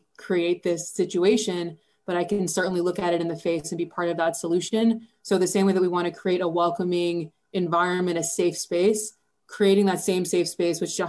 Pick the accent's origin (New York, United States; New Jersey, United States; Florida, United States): New Jersey, United States; A lot of it is, you know, I'm from New Jersey, so it's a lot about calling a spade, right?